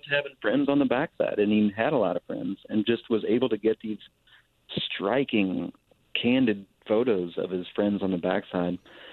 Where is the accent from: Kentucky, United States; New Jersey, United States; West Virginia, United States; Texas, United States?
Kentucky, United States; Louisville; I mean, I'm from Louisville. We're from Kentucky, and we're sort of inundated with the majesty of racing and of the Derby